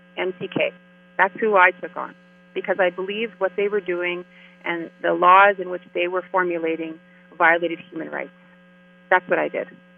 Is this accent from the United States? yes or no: no; Kahnawake, Quebec, Canada; I'm from Gunawaga. Like, I can live anywhere on Turtle Island, and I'm still from there.